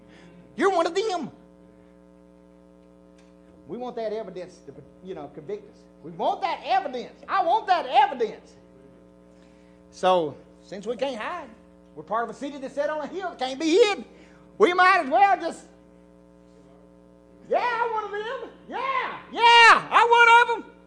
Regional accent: Arkansas, United States; I said, well, yeah, I'm from Arkansas.

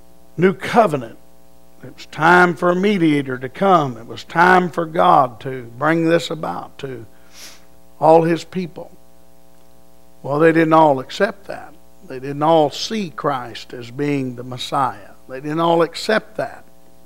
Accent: McAlester, Oklahoma, United States; born there; I was born in McAllister, Oklahoma, and Dad worked for the Army Corps of Engineers.

